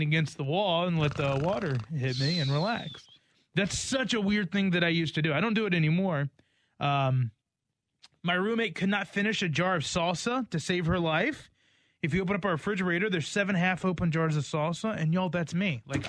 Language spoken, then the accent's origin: English; Blue Ridge Mountains, United States; I'm from the Blue Ridge Mountains. Like, it's just ingrained in me that that's what you do.